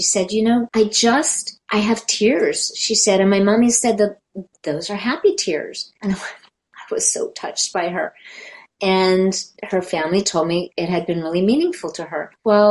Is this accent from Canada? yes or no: yes; Calgary, Alberta, Canada; and I'm from Calgary, Alberta, Western Canada, originally. Yes. That's where I grew up.